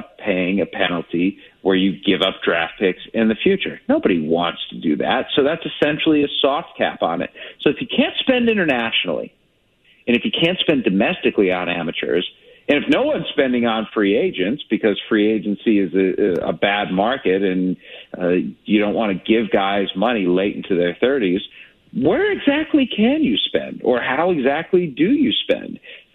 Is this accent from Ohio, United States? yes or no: yes; Cleveland, Ohio, United States; now in Kansas City, United States; I grew up in Cleveland, so, you know, smaller market. I live in Kansas City now, smaller market.